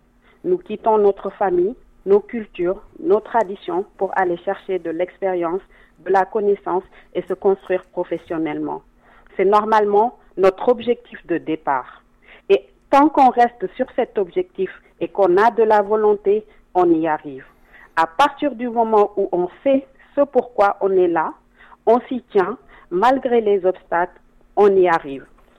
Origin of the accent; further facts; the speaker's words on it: Senegal; Moi, je suis sénégalaise d'origine, pure souche, et voilà.